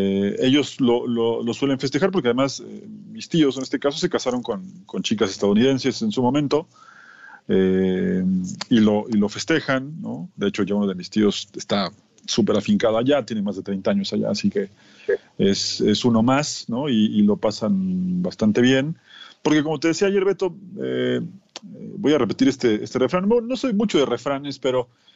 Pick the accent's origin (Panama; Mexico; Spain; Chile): Mexico; como buen mexicano, si pasas por allá y te dicen que hay fiesta, vas